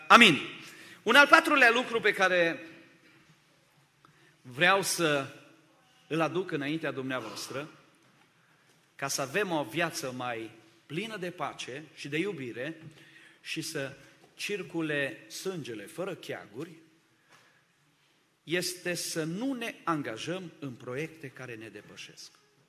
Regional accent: Romania; Sunt din România.

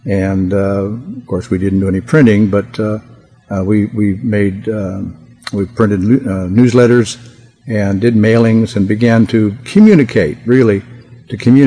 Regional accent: Canada; born there; Well, I was born in Canada

